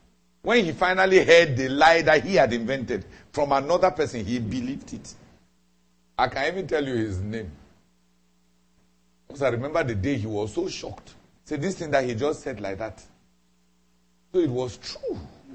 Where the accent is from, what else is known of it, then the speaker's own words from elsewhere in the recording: Nigeria; Or since I come from Nigeria